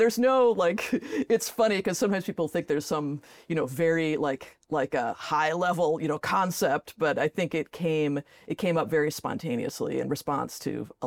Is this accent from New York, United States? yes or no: no; Spring Green, Wisconsin, United States; I grew up in Spring Green, yeah.